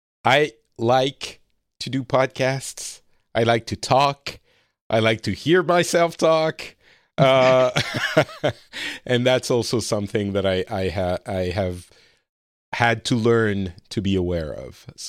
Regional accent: France; also born or lived in Lebanon; and I come from Lebanon and my family is Middle Eastern. But still, the reality is I grew up very French, very white, privileged class France, even if we ourselves didn't have a huge amount of money.

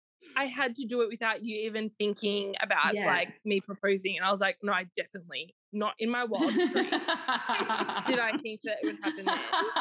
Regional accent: Australia; now in London, United Kingdom; I am 30 years old. I'm Aussie and I live in London.

